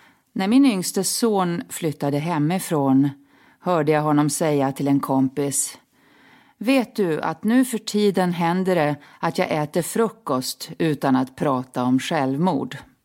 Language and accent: Swedish; Örnsköldsvik, Västernorrland County, Sweden; now in Stockholm, Sweden; och jag är psykiater och självmordsforskare. Jag är uppvuxen i Örnsköldsvik men har bott större delen av mitt liv i Stockholm.